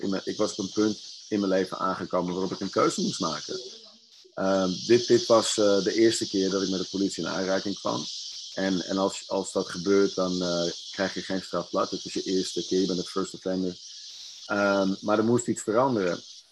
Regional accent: Amsterdam, North Holland, Netherlands; Ik ben opgegroeid in Amsterdam. Geboren in de buurt van het concertgebouw. En later verhuisd naar Osdorp. Osdorp is het is de randstad van Amsterdam.

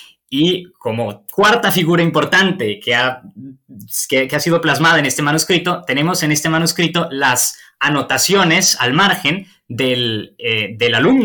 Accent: Colombia; now in Germany; soy originalmente de Colombia, pero he empezado mis estudios de filosofía en Alemania, más concretamente en la Universidad de Colonia

